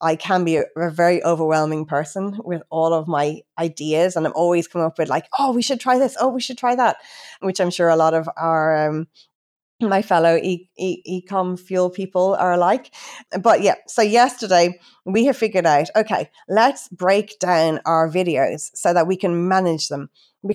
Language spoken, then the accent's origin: English; Ireland; accent: Irish; now in Australia; And I'm obviously Irish, which we haven't even talked about, because people are probably thinking, you're in Australia, but you sound Irish. So yeah, I came over from Ireland nearly 20 years ago.